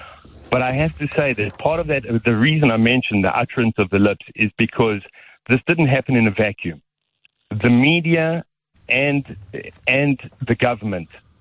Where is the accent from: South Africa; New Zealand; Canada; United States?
South Africa; accent: South African; moved away as an adult; now in United Kingdom; You may hear from the accent, I'm an immigrant from South Africa.